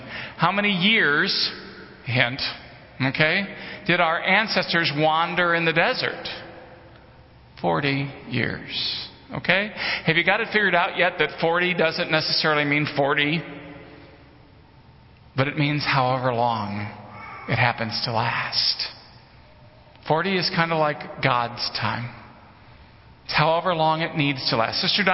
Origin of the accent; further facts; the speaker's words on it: Florissant, Missouri, United States; And then I grew up in Florissant, which is the confluence of the Mississippi and the Missouri. So I grew up in that land between the rivers, if you will.